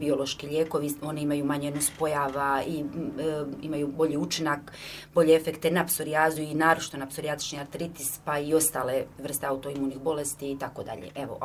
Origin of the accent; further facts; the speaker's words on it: Bosnia & Herzegovina; Kod nas u Bosni i Hercegovini još nije poznato koji je postotak oboljelih.